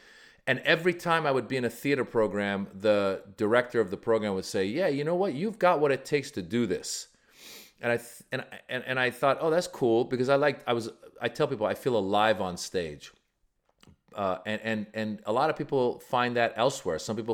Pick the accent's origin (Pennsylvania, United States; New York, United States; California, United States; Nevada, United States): California, United States; I grew up in Northern California, Marin. So there weren't a lot of Persians around.